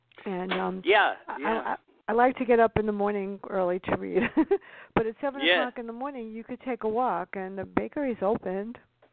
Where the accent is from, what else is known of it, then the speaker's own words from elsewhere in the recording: New York City, New York, United States; now in Westchester, United States; I grew up in the South Bronx, and then we moved to another area in the Bronx.